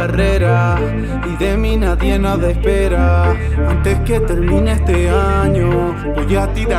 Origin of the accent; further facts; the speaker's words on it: Argentina; Pero soy argentino